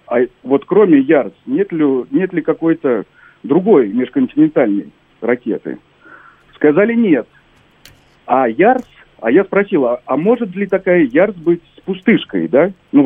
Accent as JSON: {"language": "Russian", "region": "Moscow", "country": "Russia", "said": "я из Москвы."}